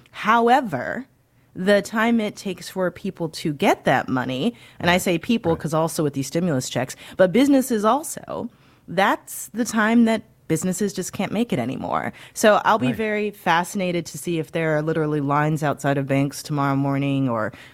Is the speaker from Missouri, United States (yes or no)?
yes; Missouri, United States; Hey, look, I'm from Missouri. Don't mock my colloquialisms.